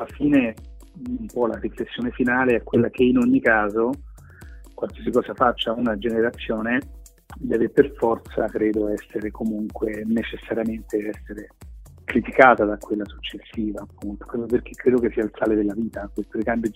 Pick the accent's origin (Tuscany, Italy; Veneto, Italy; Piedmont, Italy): Tuscany, Italy; Castagnaio; al mio paesino, che è a Castagnaio, sul Monte Alinata in provincia di Siena